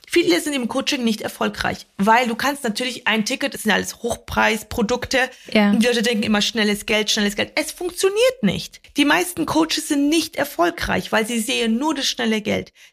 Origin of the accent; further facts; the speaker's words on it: Poland; ich bin in Polen groß geworden.